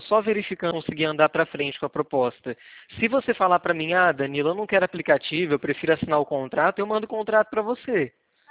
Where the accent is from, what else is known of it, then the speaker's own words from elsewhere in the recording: Araçatuba, São Paulo, Brazil; Eu sou daqui de Araçatuba, tá?